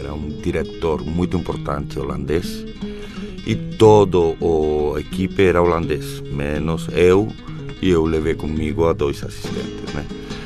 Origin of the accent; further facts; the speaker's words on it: Madrid, Community of Madrid, Spain; Eu morei minha vida inteira em Madrid